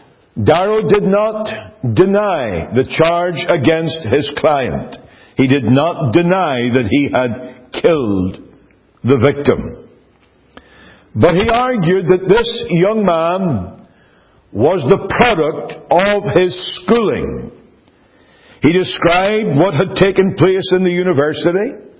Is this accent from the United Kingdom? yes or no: yes; Northern Ireland, United Kingdom; I grew up in Northern Ireland with a lot of preaching, very good preaching, and very sincere preaching.